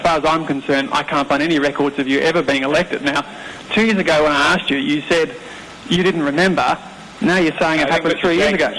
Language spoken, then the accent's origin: English; Australia; Now, I know I'm from Australia and it might be different here